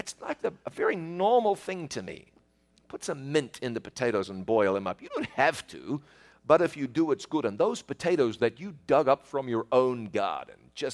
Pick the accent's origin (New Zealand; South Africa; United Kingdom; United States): New Zealand; accent: southern accent; I have a southern accent. Look at the map of the world. New Zealand is about as far south as you can get. After New Zealand, it's Antarctica. So I live in New Zealand.